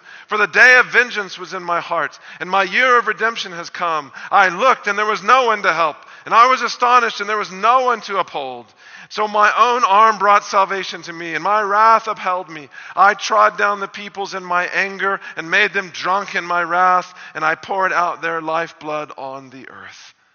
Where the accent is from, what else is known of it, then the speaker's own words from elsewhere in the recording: United States; as for some of us growing up in the States.